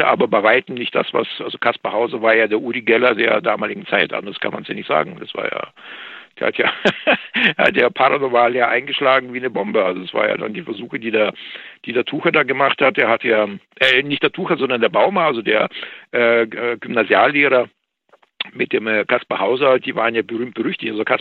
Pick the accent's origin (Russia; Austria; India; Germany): Russia; Ich hatte es ja auch mal erwähnt, also bei uns in Russland ist es ja noch ganz ähnlich.